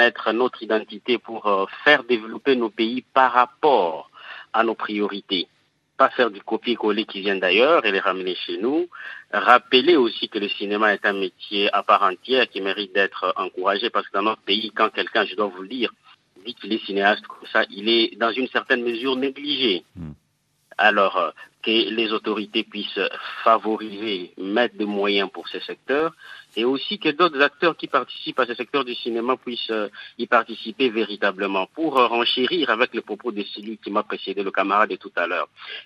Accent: Kinshasa, DR Congo; Voilà, je suis congolais de Kinshasa, puisqu'il y a deux Congos, en RDC.

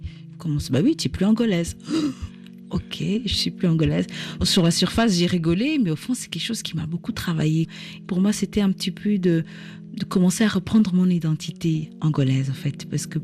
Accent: Portugal; accent: Portuguese; first language Portuguese; French is a second language; now in France; C'est vrai que quand je parle, maintenant, j'ai un accent plus vers le brésilien. Parce que quand je suis venue en France, bien sûr, j'avais le portugais plus du Portugal.

